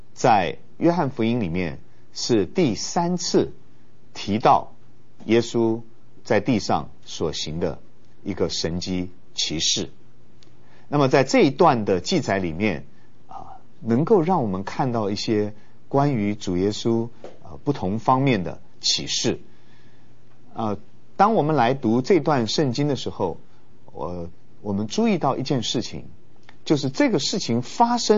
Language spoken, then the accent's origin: Chinese; China; 如果用我们中国人的风俗观念来思想的话，就是像我们要过农历年的时候一样